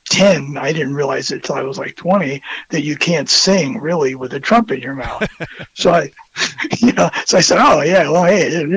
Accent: Florida, United States; And, I grew up in Florida. So I got a sense of the southern thing. I went to college in Tallahassee

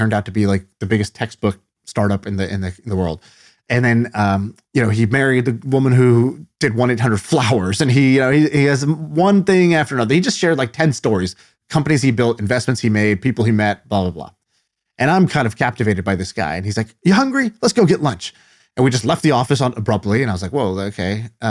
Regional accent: Indonesia; also born or lived in China; I grew up in Indonesia and China, a bunch of different places.

